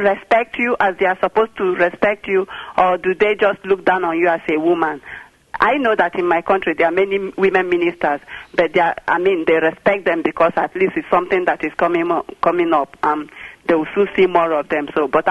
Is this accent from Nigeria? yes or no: yes; Nigeria; Before I ask another question, I'm from Nigeria.